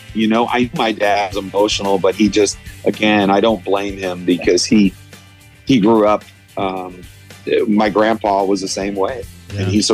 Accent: Vermont, United States; Yeah, I grew up in Vermont, and my dad had about 240 acres

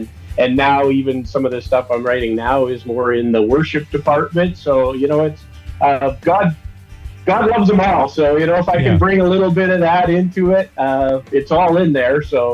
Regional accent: Saskatchewan, Canada; Well, I'm from Saskatchewan. I live in Regina. Was born into a musical family.

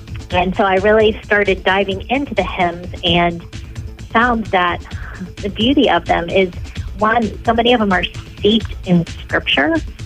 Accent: Midwest, United States; one of my best friends grew up deep in the South and I grew up in the Midwest.

